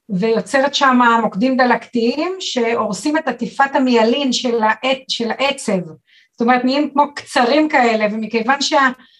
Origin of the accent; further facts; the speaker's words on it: Machanayim, Northern District, Israel; אוקיי, אז אני מקיבוץ מחניים, נולדתי כאן, אבל חזרתי לגור פה